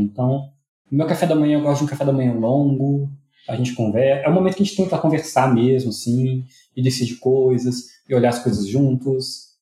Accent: Belo Horizonte, Minas Gerais, Brazil; eu sou de Belo Horizonte.

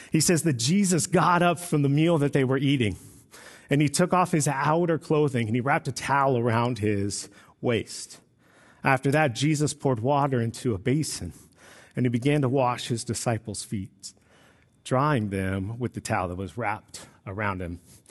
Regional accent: Texas, United States; I grew up in South Texas, right on the border.

